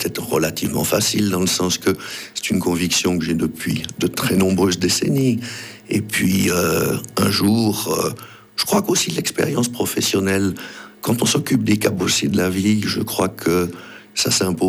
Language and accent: French; Geneva, Switzerland; moved away; À l'origine, je viens de Genève. Je suis arrivé il y a 35 ans ici dans la région.